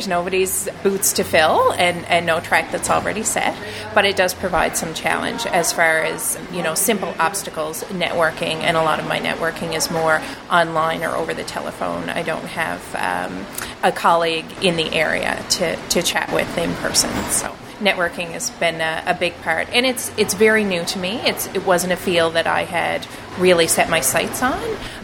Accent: Newfoundland and Labrador, Canada; because I grew up in Labrador

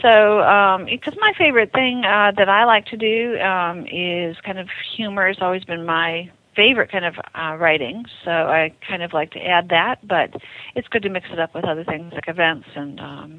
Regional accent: Acworth, Georgia, United States; It's going to be in my hometown of Ackworth. And it is sponsored by the Spay-Neuter Coalition of Georgia.

